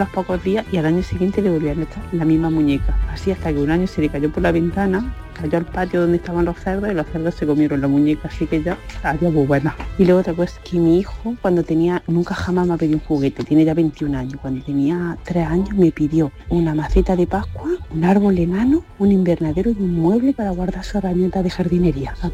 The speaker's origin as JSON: {"language": "Spanish", "region": "Andalusia", "country": "Spain", "said": "soy de Siré, de Navarre, San Juan, Jaén."}